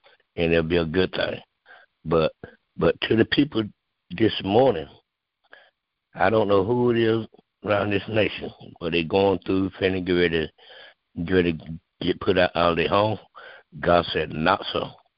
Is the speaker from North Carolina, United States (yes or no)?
yes; Irwin, North Carolina, United States; I'm from Irwin, North Carolina.